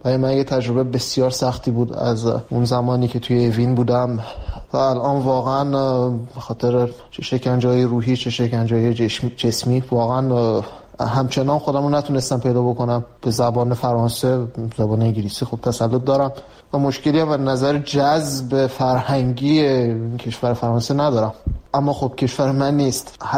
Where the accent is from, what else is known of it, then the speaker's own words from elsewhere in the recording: Iran; moved away as an adult; 25 سالم بود وقتی که اولین بار از ایران اومدم بیرون.